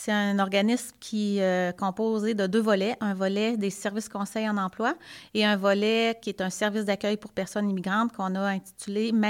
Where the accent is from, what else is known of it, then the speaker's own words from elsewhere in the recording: Baie-Comeau, Quebec, Canada; born there; Moi, je suis née à Baie-Comeau. Donc, j'ai 45 ans